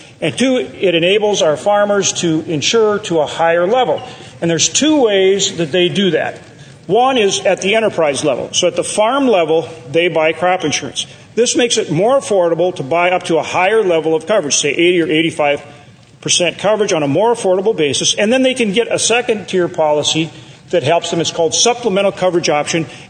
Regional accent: North Dakota, United States; like my home state of North Dakota

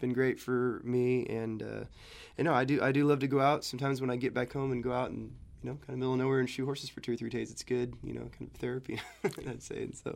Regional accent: Red Bluff, California, United States; Yeah, so I'm from Red Bluff, California, and I'm, you know, out this summer just touring and doing all kinds of different stuff.

